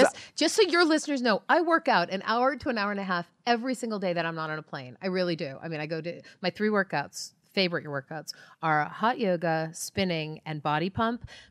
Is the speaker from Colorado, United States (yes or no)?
no; Marblehead, Massachusetts, United States; Born and bred in Marblehead. Yeah, I can talk like I'm from Marblehead.